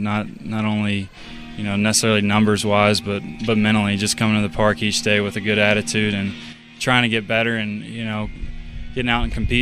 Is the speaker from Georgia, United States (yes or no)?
yes; Georgia, United States; growing up in Georgia, I was a Braves fan.